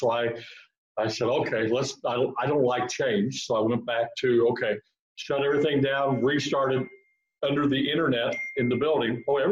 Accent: Illinois, United States; As if I know what a grit is. Okay, really. I'm from Illinois.

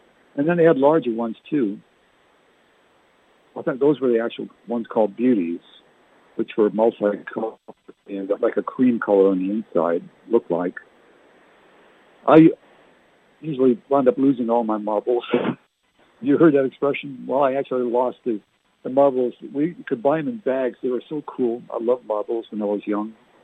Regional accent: New Brunswick, Canada; We used to play in Canada growing up in New Brunswick.

